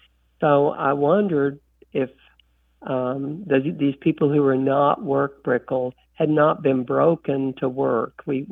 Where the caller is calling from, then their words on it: Jackson, Tennessee, United States; Jackson, Tennessee.